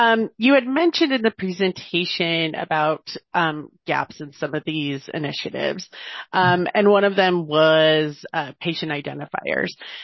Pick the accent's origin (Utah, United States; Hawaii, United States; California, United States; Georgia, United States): Utah, United States; being that we're from Utah, you might have some insight on that.